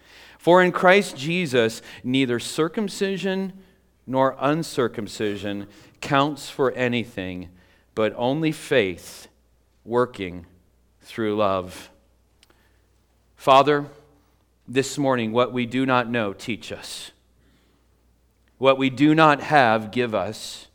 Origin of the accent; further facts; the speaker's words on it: United States; You know, we as Americans, we prize our freedoms above anything else, don't we?